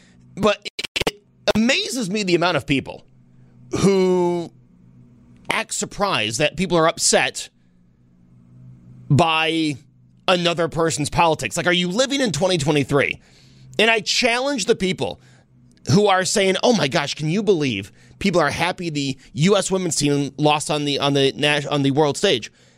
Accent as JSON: {"language": "English", "country": "United States", "said": "But yeah, I'm as an American, I'm disappointed that the United States of America is not moving on."}